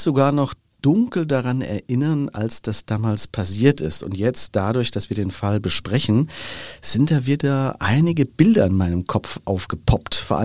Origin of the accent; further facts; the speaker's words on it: Frankfurt, Hesse, Germany; ich als Frankfurter